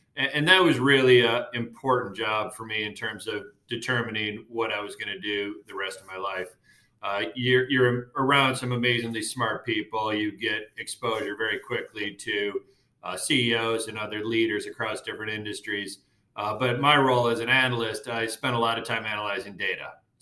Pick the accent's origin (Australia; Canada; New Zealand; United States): United States; Madison, Wisconsin; So I grew up in Madison, Wisconsin, so a long ways from where I am right now.